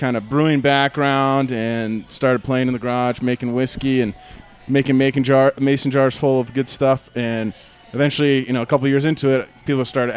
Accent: Denver, Colorado, United States; Yeah, so kind of longtime Denver Littleton friends. Growing up in Denver during the craft beer craze, mm-hmm.

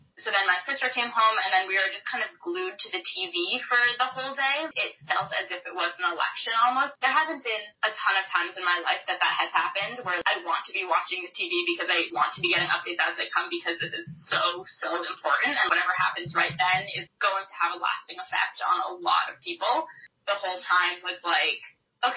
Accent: Lexington, Massachusetts, United States; I was at home, so I'm from Lexington, Massachusetts, and I had a dentist appointment that day.

